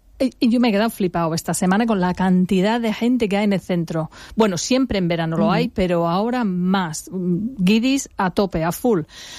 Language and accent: Spanish; L'Alfàs del Pi, Valencian Community, Spain; qué bonito Alfaz por la noche, mi pueblo de Alfaz